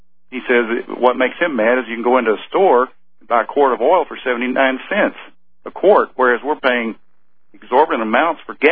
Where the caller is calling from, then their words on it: Colorado, United States; Colorado, Alex.